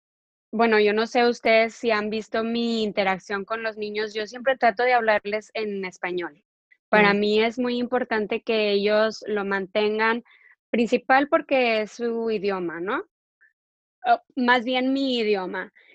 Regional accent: Monterrey, Nuevo León, Mexico; also born or lived in Mexico City; mi esposo y yo somos nacidos en la Ciudad de México, pero yo fui criada en Monterrey, entonces tenemos esa mezcla de las dos regiones

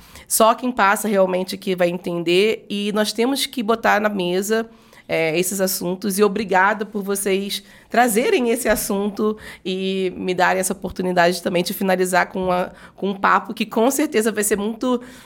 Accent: Rio de Janeiro, Brazil; Eu sou carioca. Eu tô amando São Paulo.

